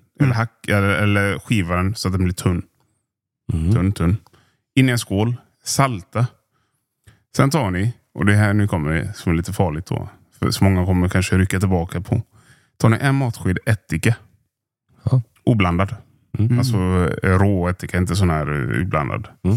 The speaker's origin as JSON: {"language": "Swedish", "country": "Poland", "lives_now": "Sweden", "said": "jag är från Polen från början. Mm. Jag var yngre och åkte ner till Polen mycket."}